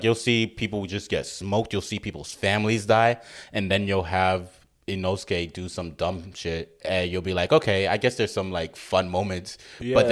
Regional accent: The Bronx, New York, United States; especially growing up in the Bronx, you're like, I ain't that happy.

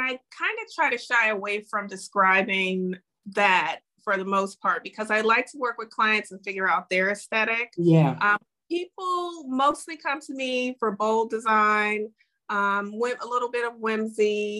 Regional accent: Chicago, Illinois, United States; I'm from Chicago originally, it's my hometown

